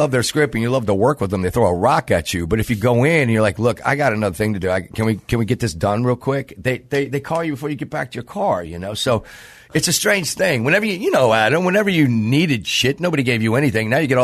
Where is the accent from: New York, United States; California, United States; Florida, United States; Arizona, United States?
California, United States; Canaan Canyon; also born or lived in Van Nuys / Valencia / Newhall; I was born in Van Nuys, but I was raised out in Canaan Canyon. Then we moved out to Valencia, Newhall.